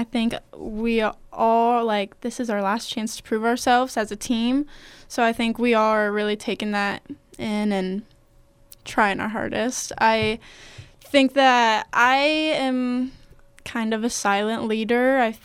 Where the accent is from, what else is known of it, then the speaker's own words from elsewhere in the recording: Columbus, Ohio, United States; I'm from Columbus.